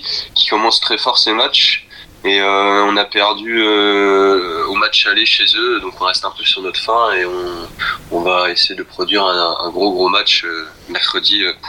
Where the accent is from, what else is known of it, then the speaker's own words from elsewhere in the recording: Marseille, Provence-Alpes-Côte d'Azur, France; born there; Je suis né à Marseille